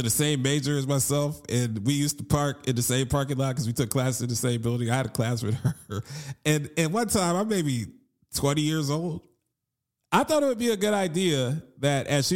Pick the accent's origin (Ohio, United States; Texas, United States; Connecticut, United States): Ohio, United States; Columbus; one of my best friends growing up in Columbus, Ohio